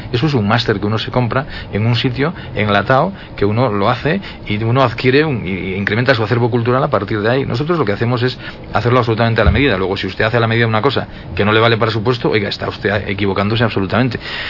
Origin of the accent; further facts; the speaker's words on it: Galicia, Spain; Igual es que como soy gallego, pues tengo tendencia a mirarlo todo desde ese lado